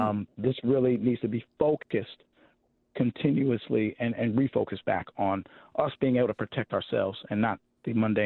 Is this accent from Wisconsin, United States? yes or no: yes; Wisconsin, United States; because we both have Jamaican immigrant parents. And he was, he grew up in New York. I grew up in Wisconsin.